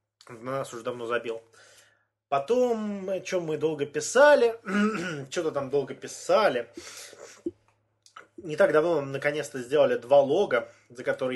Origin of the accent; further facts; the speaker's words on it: Windsor, Ontario, Canada; Знаешь, мы же не говорим, что мы из канадские лоси, блядь, из Торонто. Мы из Виндзор, хотя еще и до Торонто рукой подать, блядь, 4 часа на машине.